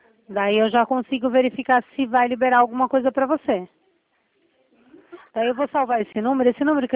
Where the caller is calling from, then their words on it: Itatiba, São Paulo, Brazil; Eu estou falando da cidade de Itatiba.